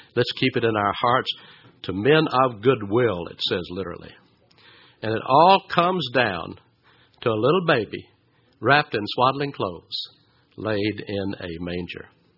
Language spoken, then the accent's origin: English; Atlanta, Georgia, United States; I always remember the couple that lived next door to us when I was growing up in Atlanta, Steve and Lucy.